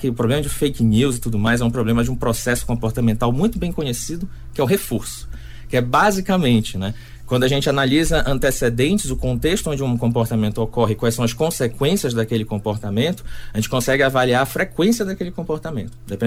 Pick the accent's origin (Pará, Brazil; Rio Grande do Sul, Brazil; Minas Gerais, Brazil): Pará, Brazil; porque eu sou paraense, vim lá do Pará, né?